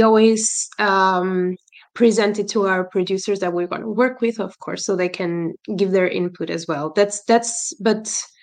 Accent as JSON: {"language": "English", "country": "Portugal", "said": "coming from where I come from not only from Portugal, but from a kind of a smallish city."}